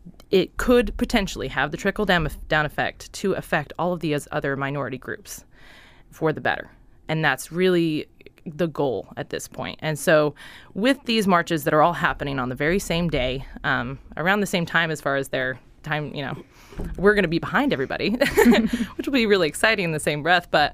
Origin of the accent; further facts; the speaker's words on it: Salt Lake City, Utah, United States; I'm not originally from Alaska. I'm from Salt Lake City, Utah. So I'm a bit of a transplant, but I've been here for a couple of years now.